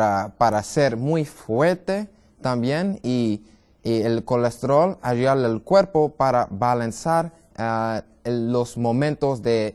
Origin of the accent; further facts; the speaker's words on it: New York, United States; Spanish is a second language; Yo soy gringo, más o menos soy de Nueva York y mi papá es italiano, mi mamá de Trinidad y Tobago y nadie habla en español